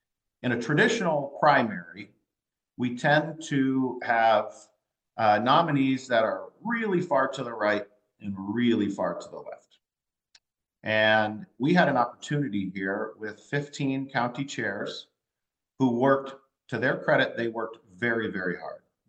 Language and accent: English; Lisbon, New York, United States; So born and raised in Lisbon, I'll keep repeating that. I'm actually from the district.